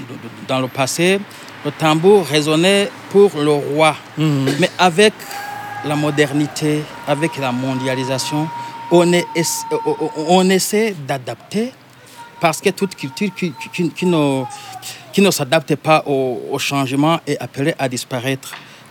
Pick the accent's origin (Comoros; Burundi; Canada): Burundi; Moi, en tant que Burundais, je me dis, je ne sais pas ce que serait le Burundi s'il n'y avait pas le tambour.